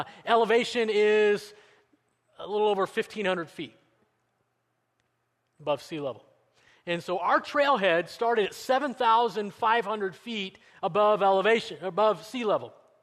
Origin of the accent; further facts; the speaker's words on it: Denver, Colorado, United States; I grew up in Denver, Colorado, and even though I had those, I had no desire to go to college